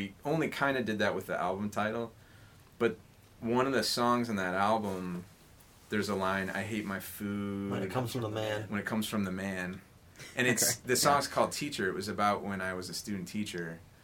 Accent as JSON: {"language": "English", "town": "East Lansing", "region": "Michigan", "country": "United States", "said": "you're like, well, we're from Michigan."}